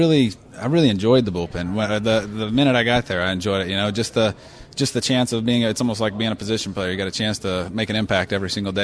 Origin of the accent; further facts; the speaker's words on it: Prattville, Alabama, United States; You know, like I said, I'm from Alabama. I'm from Prattville, Alabama.